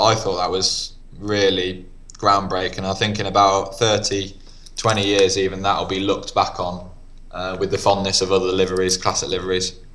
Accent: England, United Kingdom; And I'm from the Midlands, they're all pretty local, to be honest

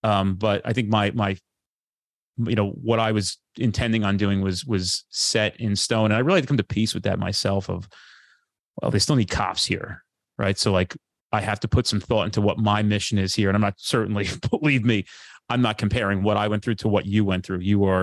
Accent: New Jersey, United States; You know, I'm from New Jersey. I was a month away from joining Police Academy.

